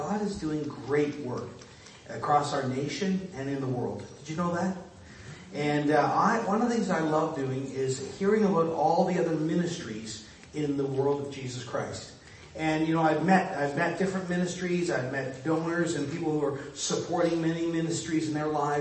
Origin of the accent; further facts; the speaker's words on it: Airdrie, Alberta, Canada; So I come from Airdrie, Alberta.